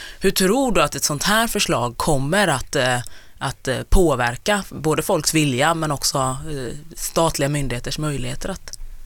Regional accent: Sweden; born there; jag är ju född i Sverige men mina föräldrar är födda i Uganda

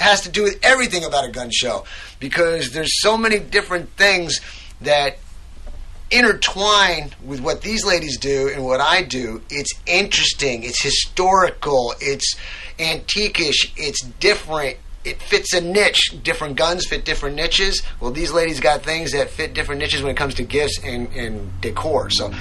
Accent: New York, United States; now in Rogers, United States; I think you all know I'm originally from New York.

